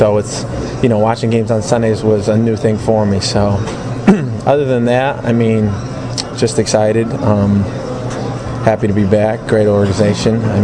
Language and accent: English; Connecticut, United States; I'm from Connecticut, so the local teams are either going to be the Giants, the Jets, and the Patriots.